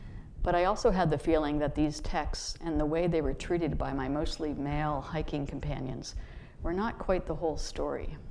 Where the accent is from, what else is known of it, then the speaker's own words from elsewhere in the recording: Pittsburgh, Pennsylvania, United States; Growing up in Pittsburgh in the 70s and 80s, I knew not only the wonders of the natural world, but also the abuse it was suffering at the hands of the same industry that employed my father.